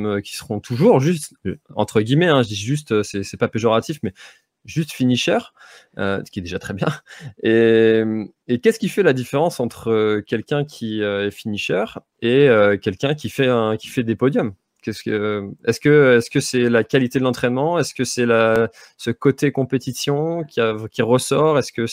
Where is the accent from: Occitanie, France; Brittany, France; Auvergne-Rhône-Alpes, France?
Brittany, France; c'est vrai qu'on voit beaucoup, du moins par chez nous en Bretagne, beaucoup d'anciens footeux qui passent au trail